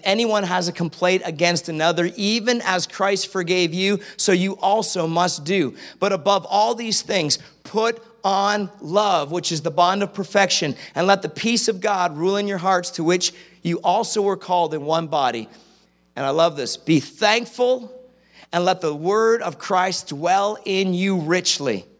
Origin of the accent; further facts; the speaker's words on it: Canada; born there; Every once in a while, I thought, Lord, I was born in Canada.